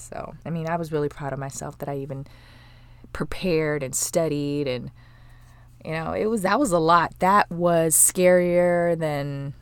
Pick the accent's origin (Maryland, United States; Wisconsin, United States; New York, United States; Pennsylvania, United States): Wisconsin, United States; Milwaukee; also born or lived in Charlotte; now in Dallas, United States; I'm originally from Milwaukee. I moved to Dallas from Charlotte, North Carolina, where I went to college.